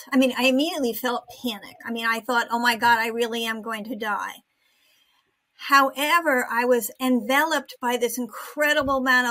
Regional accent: Connecticut, United States; now in Westerly, United States; I decided to move back to where I grew up. I grew up in Connecticut and I moved back. I moved to Rhode Island, which is right on the border.

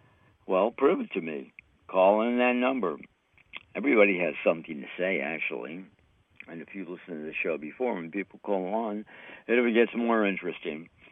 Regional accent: United States; born there; You know, I'm an American-born citizen. And just like every other American, we know the people in D.C., Washington, D.C.

